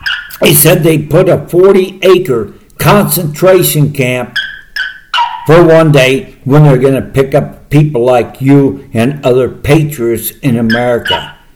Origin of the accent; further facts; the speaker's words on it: Hastings, Nebraska, United States; I'm from Hastings, Nebraska, where he lived, the Grand Island.